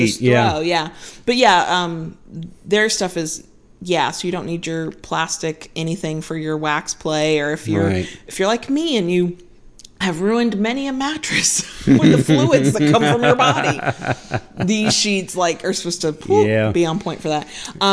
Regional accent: United States; I'm sorry. I'm American.

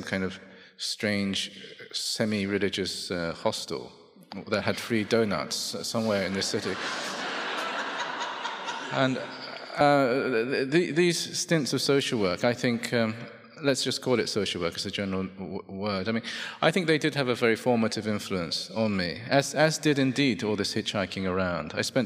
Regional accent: England, United Kingdom; And so I grew up in England imagining that I was about to return to Japan at any moment.

